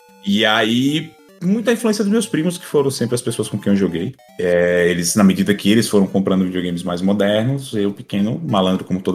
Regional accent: Aracaju, Sergipe, Brazil; now in São Paulo, Brazil; Eu sou de Aracaju, Sergipe, mas hoje moro em São Paulo.

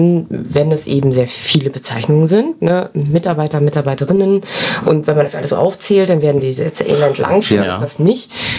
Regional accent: Berlin, Germany; born there; Ich bin nicht hier geboren auf der Insel. Ich bin auf einer anderen Insel geboren, nämlich in Berlin.

